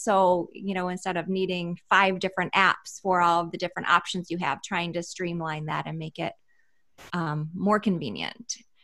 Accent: Detroit, Michigan, United States; I'm from the Detroit area, and my, you know, father and grandfather worked in the auto industry.

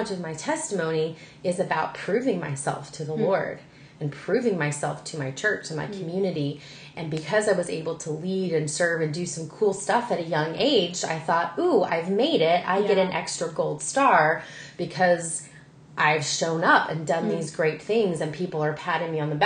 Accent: Virginia, United States; moved away as an adult; I am originally from Virginia. I moved to Georgia about 5 years ago

